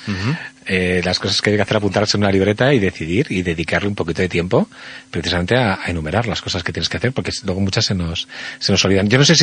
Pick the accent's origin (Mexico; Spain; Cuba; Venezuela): Spain; Castile; now in Madrid, Spain; A mí me encanta estar en mi pueblo, en la Castilla Profunda